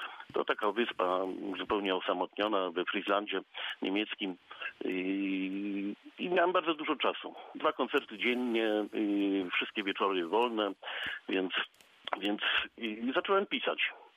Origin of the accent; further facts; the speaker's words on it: Zielona Góra, Lubusz Voivodeship, Poland; also born or lived in Międzyrzecz; urodziłem się w Międzyrzeczu, z tym, że od razu właściwie mieszkałem w Zielonej Górze. Mama pojechała do Międzyrzecza i mnie powić, o, że tak to powiem. Natomiast mieszkanie już było w Zielonej Górze i także jestem zielonogórzaninem